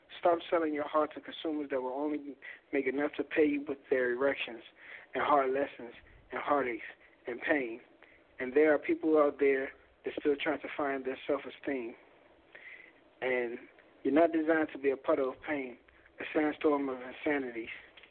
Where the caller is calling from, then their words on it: Washington, District of Columbia, United States; I'm calling from Washington, D.C.